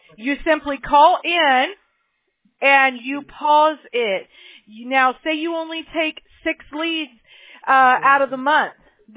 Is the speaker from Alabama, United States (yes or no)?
yes; Mobile, Alabama, United States; born there; now in California, United States; I'm not. I'm in California, but I was born in Mobile, Alabama.